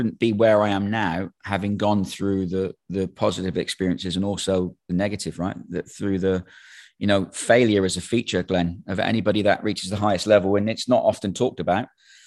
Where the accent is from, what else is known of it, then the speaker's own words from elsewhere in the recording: Plymouth, South West England, United Kingdom; Well, yeah, I grew up in Plymouth, England.